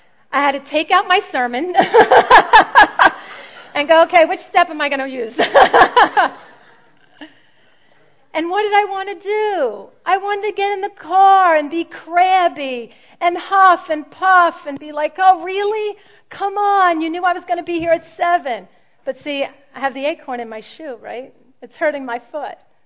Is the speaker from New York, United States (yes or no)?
yes; Brooklyn, New York, United States; I say got it because I'm from Brooklyn.